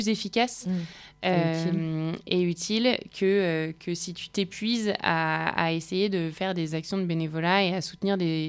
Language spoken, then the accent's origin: French; Île-de-France, France; J'ai grandi en banlieue parisienne, où j'étais dans un collège public